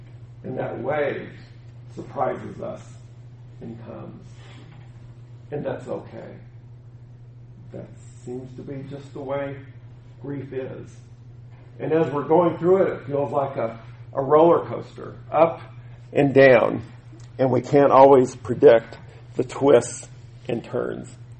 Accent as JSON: {"language": "English", "region": "California", "country": "United States", "tie": "born or raised there", "said": "I grew up in Southern California"}